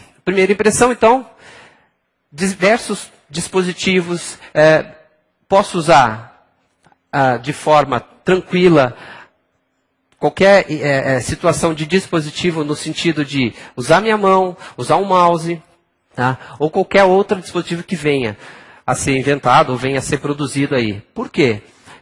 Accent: Campinas, São Paulo, Brazil; Tenho uma empresa, sou de Campinas.

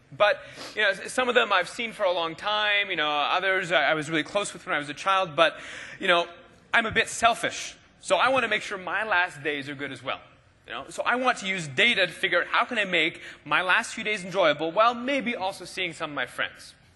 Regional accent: East Coast, Canada; I grew up on the East Coast of Canada. I went to school on the East Coast as well. I lived a couple different places on the West Coast.

